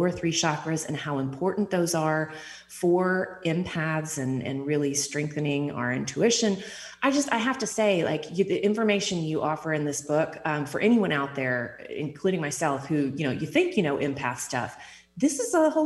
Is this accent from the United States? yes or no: yes; Texas, United States; it reminded me so much of growing up in East Texas, where during springtime in the early morning, you would often find box turtles or turtles of some sort, turtles crossing the road.